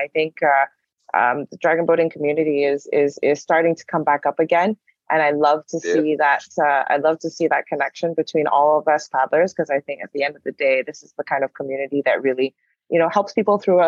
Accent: Malaysia; Well, I'm Malaysian, so it's like, I grew up in this.

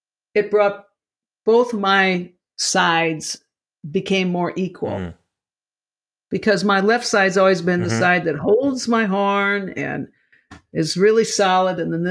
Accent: Lockport, Illinois, United States; Lockport, Illinois.

